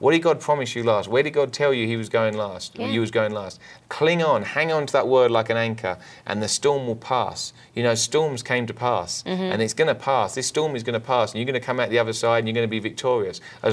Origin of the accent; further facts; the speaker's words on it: England, United Kingdom; moved away; I want to correct this before people write us and get mad at us, okay? We're from England. We moved here 10 years ago.